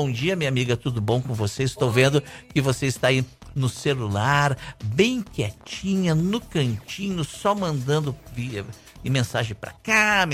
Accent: Rio Grande do Sul, Brazil; Sou gaúcho.

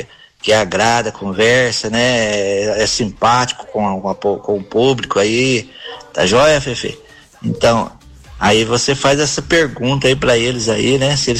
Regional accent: Itajubá, Minas Gerais, Brazil; sou de Itajubá.

